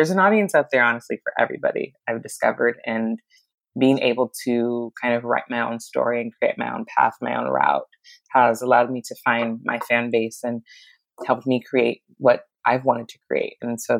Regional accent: Santa Barbara, California, United States; now in Los Angeles, United States; I'm originally from Santa Barbara, California, and I currently live in Los Angeles, like I said.

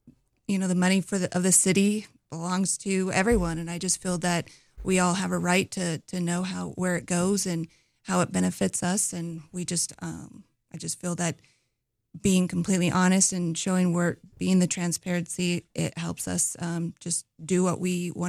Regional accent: Worland, Wyoming, United States; now in Sheridan, United States; Born and raised in Worland, Wyoming.

